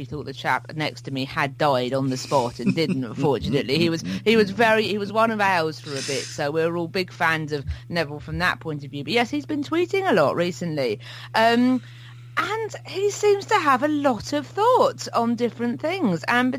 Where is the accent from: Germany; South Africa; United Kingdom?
United Kingdom; Hastings, South East England; because he managed Hastings United, my hometown team, for a while